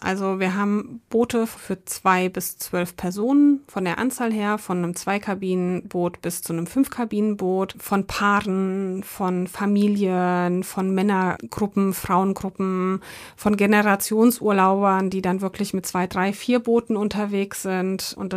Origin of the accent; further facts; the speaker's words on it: Frankfurt, Germany; Also so, ich komme ja auch hier aus Frankfurt